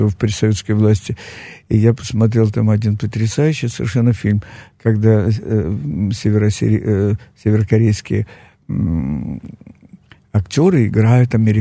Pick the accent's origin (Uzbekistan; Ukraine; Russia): Ukraine; я рожден на Украине, я вырос на Украине, я закончил учебное заведение, 2, не одно даже на Украине.